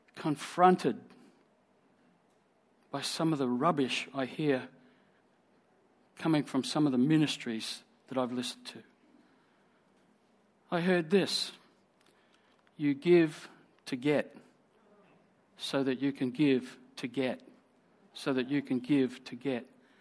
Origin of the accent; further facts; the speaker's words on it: Sydney, New South Wales, Australia; I grew up in Sydney. I was born in Sydney. First 10 years of my life, I lived there. I was born in 1955